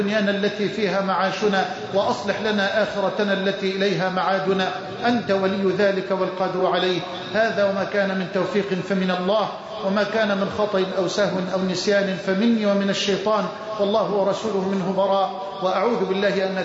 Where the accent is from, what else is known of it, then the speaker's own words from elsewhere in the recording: Egypt; اللهم اجعل بلدنا مصر أمنا أمانا سخاء رخاء